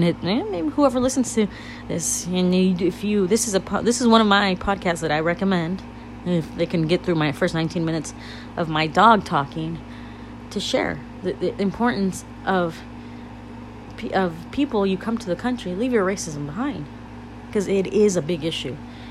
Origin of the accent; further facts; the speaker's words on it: California, United States; I grew up in Orange County, which I did. And I went to school in Fullerton, it was Yorba Linda, Brea area.